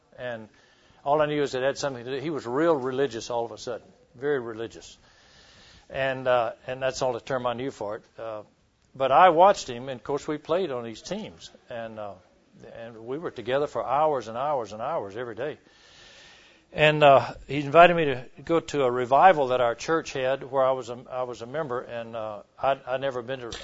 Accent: Minden, Louisiana, United States; I grew up in Minden, Louisiana. We small town, so you play almost all the sports

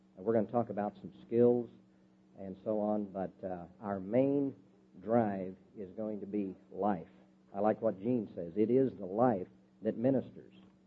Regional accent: Norman, Oklahoma, United States; I'm from Norman, Oklahoma. I'm a businessman.

